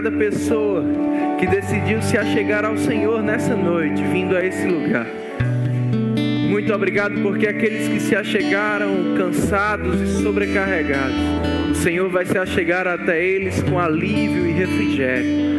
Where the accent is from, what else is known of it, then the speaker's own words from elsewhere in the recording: Campina Grande, Paraíba, Brazil; sou lá de Campina Grande